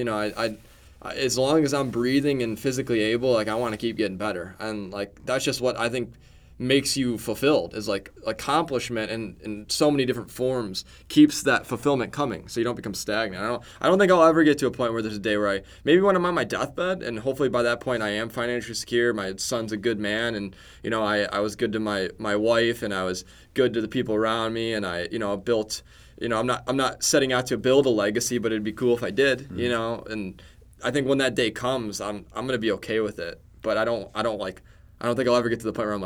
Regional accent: Michigan, United States; I don't really pay attention to basketball, but I'm from Michigan, so I think by nature I'm just going to agree with you guys.

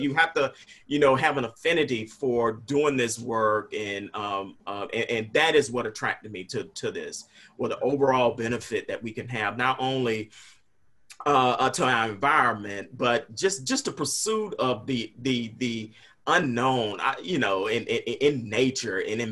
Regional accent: Augusta, Georgia, United States; So I grew up in Augusta, Georgia. It was my hometown where I went to school, both high school and college.

